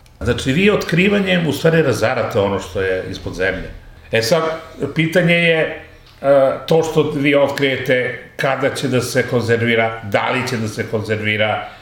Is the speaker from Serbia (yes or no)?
yes; Serbia; Kao da oni imaju neku nacionalnu svest veću od naša, mi smo kao Srbi, narod nebeski.